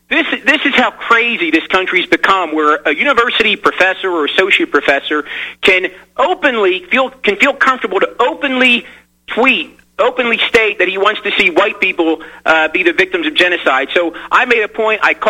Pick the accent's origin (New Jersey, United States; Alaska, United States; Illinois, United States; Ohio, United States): New Jersey, United States; I'd like to agree with Dustin from my home state of New Jersey